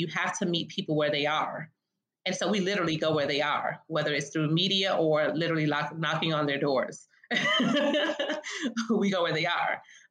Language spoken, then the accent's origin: English; Jamaica; Yes, I'm Jamaican, I'm Caribbean, but even the Caribbean diaspora has a bunch of differences and nuances and just so much amazingness about us that we're not just all the same.